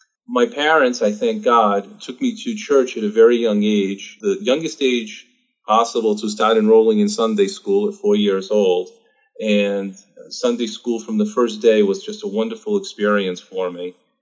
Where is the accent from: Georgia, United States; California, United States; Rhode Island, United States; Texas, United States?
Rhode Island, United States; Providence; born there; I was born in Providence, Rhode Island, to loving parents … I'm the oldest of three children.